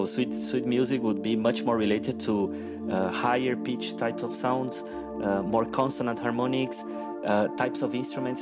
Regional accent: Brazil; now in Belgium; I am a Brazilian with a touch of Ecuadorian, so I'm Latin American, and I am doing research in Belgium.

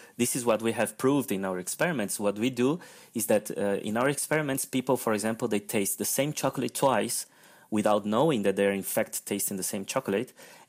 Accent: Brazil; now in Belgium; I am a Brazilian with a touch of Ecuadorian, so I'm Latin American, and I am doing research in Belgium.

